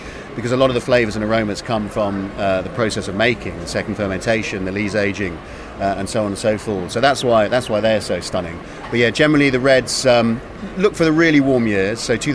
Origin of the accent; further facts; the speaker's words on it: England, United Kingdom; And not just as an Englishman, but as a wine professional